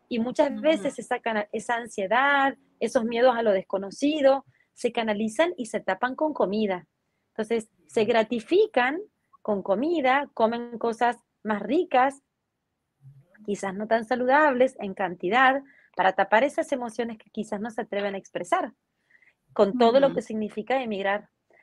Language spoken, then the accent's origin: Spanish; Spain; now in Argentina; por eso soy española, pero y ahora estoy viviendo en Argentina